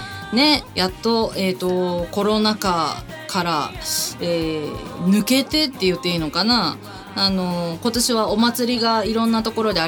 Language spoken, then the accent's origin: Japanese; Naruto, Tokushima, Japan; 私はね、出身が徳島県なので、この時期っていうのは阿波踊りやってるんですね。で、鳴門市内はね、私出身が鳴門なんですよ。